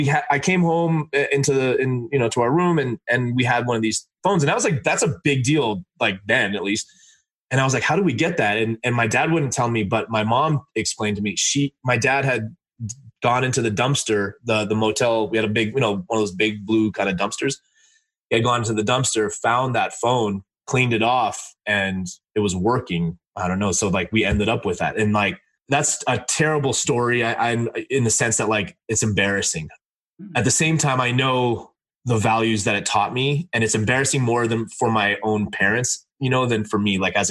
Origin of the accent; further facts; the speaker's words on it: Los Angeles, California, United States; So I grew up in LA in a motel, and I'm Indian.